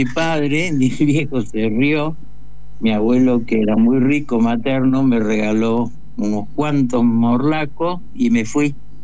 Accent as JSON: {"language": "Spanish", "region": "Córdoba", "country": "Argentina", "said": "yo vivía en Córdoba, soy cordobés"}